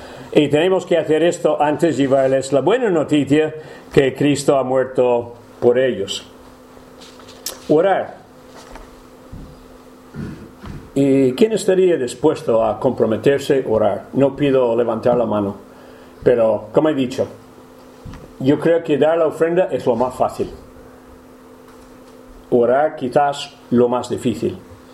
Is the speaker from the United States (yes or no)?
yes; United States; Mostra es una ciudad de más de 200.000, pero siendo el único americano en el pueblo